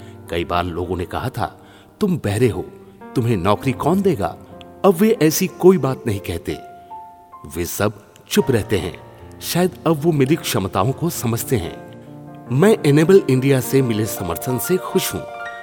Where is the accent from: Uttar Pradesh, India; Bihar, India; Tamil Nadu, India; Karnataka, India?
Tamil Nadu, India; Chennai; मैं चेन्नई में पला बड़ा हूँ।